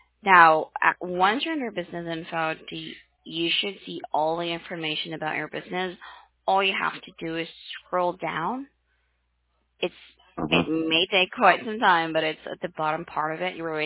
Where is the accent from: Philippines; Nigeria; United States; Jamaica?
Philippines; Mindanao; Oh, I'm from Mindanao. Like far